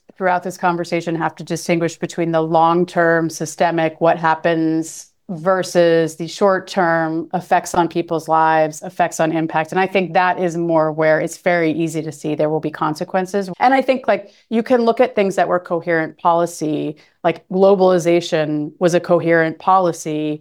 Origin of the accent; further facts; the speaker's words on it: United States; I'm American.